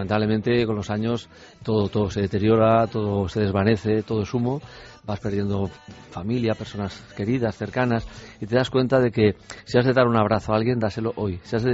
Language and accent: Spanish; Barcelona, Catalonia, Spain; Yo soy de Barcelona, soy catalán de Barcelona, pero mi familia es de Albacete.